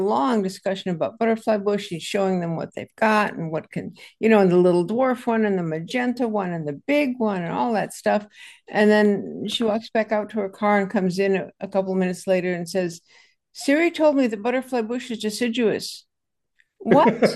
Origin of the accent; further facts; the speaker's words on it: Michigan, United States; And where I grew up in Michigan, in the front little area, there was this gorgeous pink lilac.